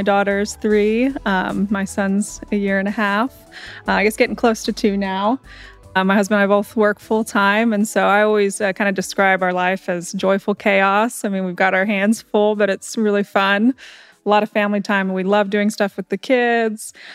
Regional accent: Texas, United States; And my husband and I are both Texans, Justin of several generations. I was raised here in Texas as well.

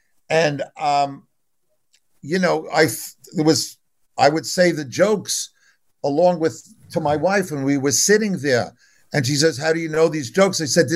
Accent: Long Island, New York, United States; also born or lived in Brooklyn; Yeah, we grew up on Long Island. This is after my father had a couple of very good seasons. We moved out of Brooklyn, moved to Long Island.

